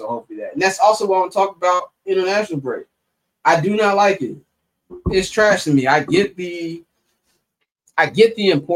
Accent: United States; I'm not from England or Spain. I don't give a shit what they're doing in the World Cup. I'm an American.

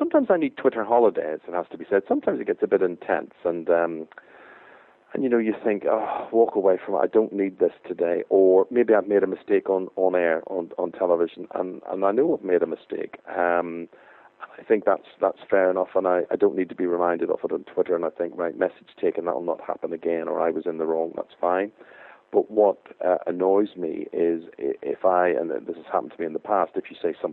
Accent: Belfast, Northern Ireland, United Kingdom; now in London, United Kingdom; geographically, I'm Northern Irish, I'm from Belfast, I support Manchester United, and I live in the London area.

